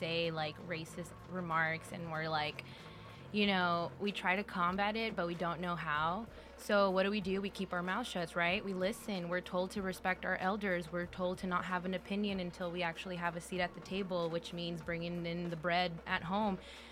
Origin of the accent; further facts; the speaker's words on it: Richmond, California, United States; And I think that as Latinos, growing up in the hood, growing up in Richmond, and of course we've talked about this before, right? Because in Richmond we have San Pablo